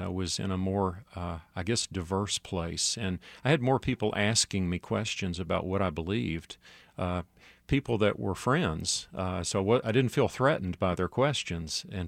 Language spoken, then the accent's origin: English; Knoxville, Tennessee, United States; I grew up in East Tennessee, the city of Knoxville, and went to school there, grade school, high school.